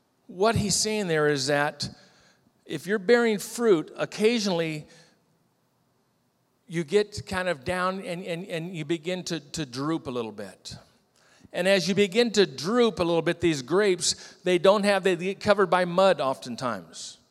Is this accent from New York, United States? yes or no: no; California, United States; These are the grapes in the area that I grew up in the San Joaquin Valley of California. Yeah, you might recognize those. I grew up in grape country there.